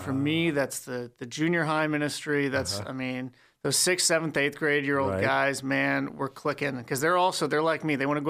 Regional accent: Lakeside, California, United States; I grew up in Lakeside off of Golden Ridge and Winter Garden.

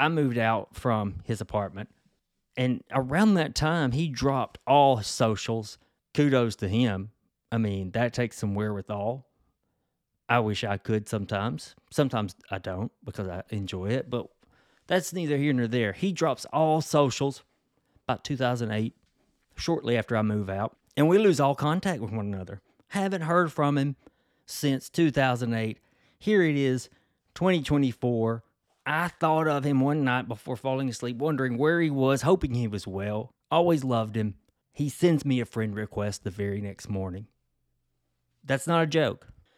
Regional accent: the South, United States; As a Southerner, I saw it as a send-up of the British polite society and facade of that.

